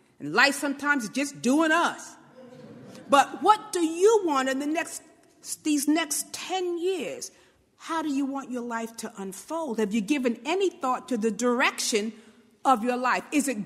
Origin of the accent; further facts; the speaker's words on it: Brooklyn, New York, United States; because I am a native New Yorker. I'm a girl from Brooklyn.